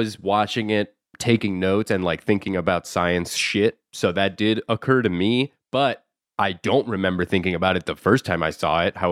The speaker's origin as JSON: {"language": "English", "region": "Florida", "country": "United States", "said": "Yeah. I'm from Florida."}